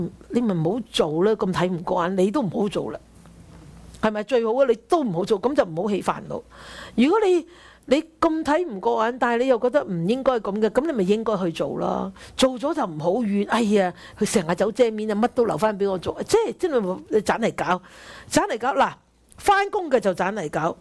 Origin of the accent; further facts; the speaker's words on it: China; 我哋中国人就好有智慧。